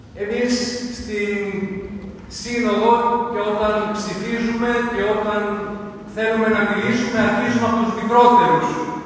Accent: Trikala, Thessaly, Greece; μιας και έρχομαι από τα Τρίκαλα.

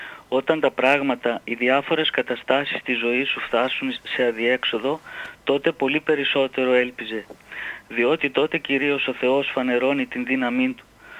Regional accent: Limassol, Limassol District, Cyprus; είμαι από τη Λεμεσό.

